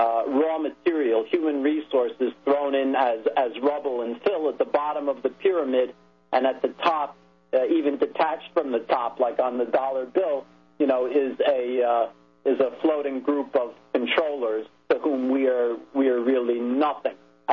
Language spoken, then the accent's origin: English; United States; It's very disturbing to me as an American and as a Jew